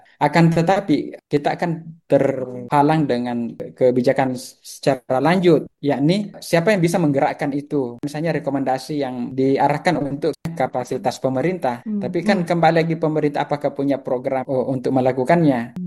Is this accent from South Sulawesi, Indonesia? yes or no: yes; Makassar, South Sulawesi, Indonesia; Saya secara pribadi sebagai orang Makassar datang ke sana